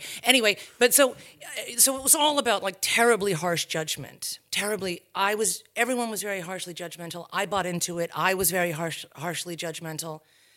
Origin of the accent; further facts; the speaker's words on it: New England, United States; born there; I was born in New England, in a small New England, very bucolic, beautiful New England town, prep school.